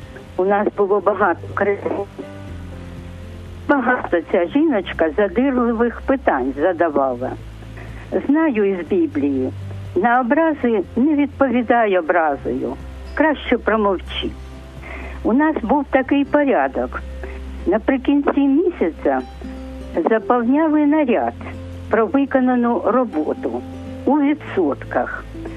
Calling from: Kharkiv, Kharkiv Oblast, Ukraine

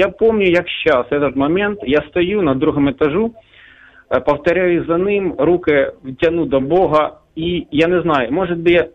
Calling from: Dnipro, Dnipropetrovsk Oblast, Ukraine; я з Дніпра.

